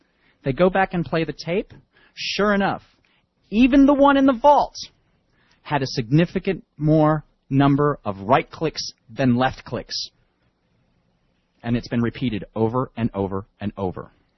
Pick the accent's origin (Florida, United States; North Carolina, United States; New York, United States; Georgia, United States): New York, United States; I remember in the 70s and early 80s growing up in New York, man.